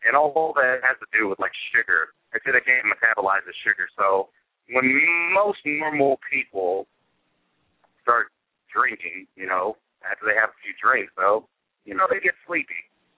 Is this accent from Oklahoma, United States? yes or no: yes; Oklahoma, United States; because I'm from Oklahoma. I'm, like, two convenience stores in one stop, like Kingston and Medill, Oklahoma.